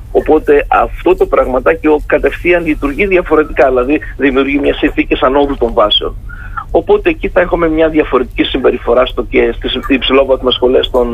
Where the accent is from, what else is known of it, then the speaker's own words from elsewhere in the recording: Greece; αυτό το πραγματάκι ως Έλληνες το λιγότερο μπορούμε να πούμε να αισθανθούμε περήφανοι.